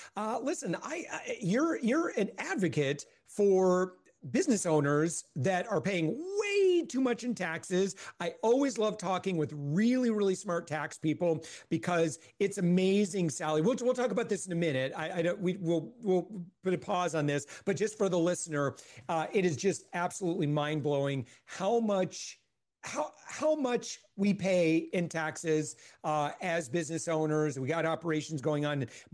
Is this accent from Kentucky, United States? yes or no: no; Kalamazoo, Michigan, United States; when growing up in Kalamazoo, Michigan for a year or so, or kind of West Michigan, we'd go to the Kalamazoo Wings games.